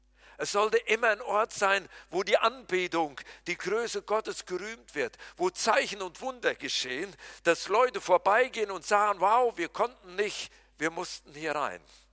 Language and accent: German; Berlin, Germany; Ich kann das auch als echter Berliner.